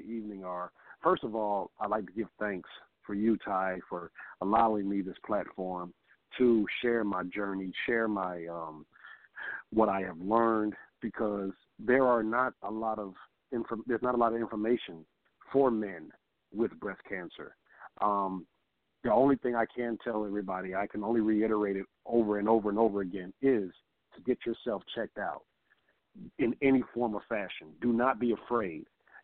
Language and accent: English; New York, United States; Hey, as the New Yorker in me, you know, it's one love.